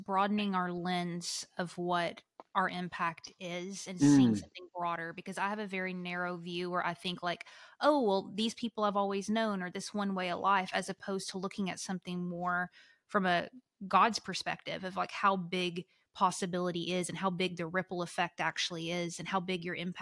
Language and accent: English; Arkansas, United States; And I can say that because I'm from Arkansas.